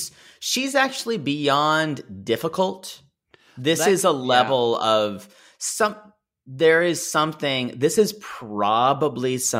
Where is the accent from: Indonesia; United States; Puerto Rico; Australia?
Australia; I'm like I'm Australian.